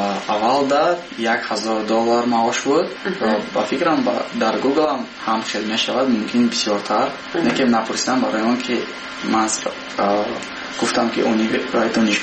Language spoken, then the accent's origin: Persian; Tajikistan; با تاجیکستان میکردم برای آنکه وطن خودم رو بلان بردارم